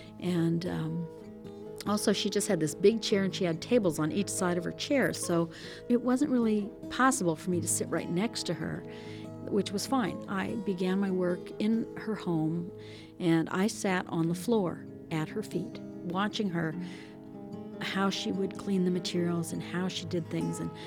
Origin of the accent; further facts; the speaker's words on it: Hopland, California, United States; I'm from the Hopland Rancheria, Hopland Band of Pomo Indians.